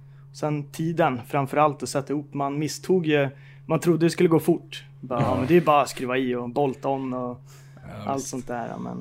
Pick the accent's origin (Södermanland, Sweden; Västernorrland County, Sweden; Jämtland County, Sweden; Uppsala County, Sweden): Uppsala County, Sweden; Bålsta; Ja, alltså, jag kommer härifrån Bålsta, från Stockholm.